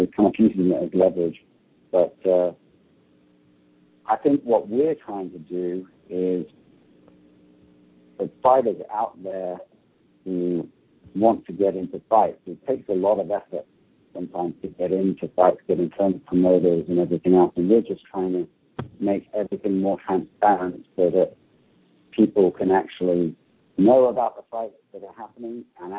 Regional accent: England, United Kingdom; now in United States; I'm from in the UK. I'm from England originally, but I've lived in America since 94.

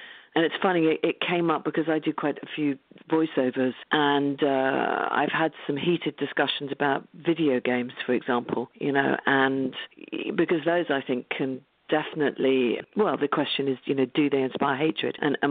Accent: England, United Kingdom; Look, I'm a English white middle-class woman, so I'm not that acquainted with hip-hop.

